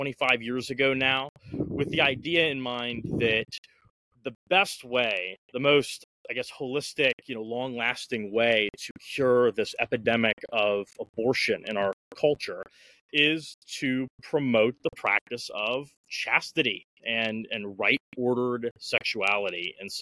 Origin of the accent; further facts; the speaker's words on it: Maryland, United States; I grew up in Northern Maryland, and I converted to Catholicism when I was leaving high school